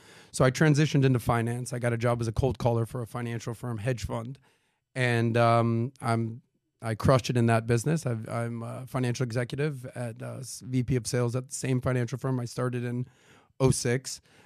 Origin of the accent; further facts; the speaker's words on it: Miami, Florida, United States; Sure. Well, I'm born and raised in Miami. I'm a former jack of all trades, Miami party boy comedian who in his early 20s just didn't know what the hell was going on.